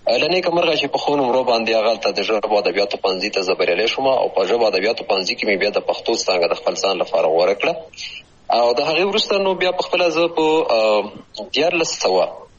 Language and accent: Pashto; Paktia, Afghanistan; ما هغه 1340 کال و چې زه په همدې ولسوالۍ کې پیدا شوم.